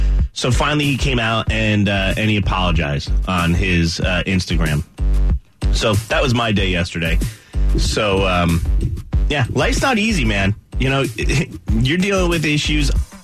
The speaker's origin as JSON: {"language": "English", "region": "New Jersey", "country": "United States", "tie": "born or raised there", "said": "So I grew up in New Jersey, and I love sports."}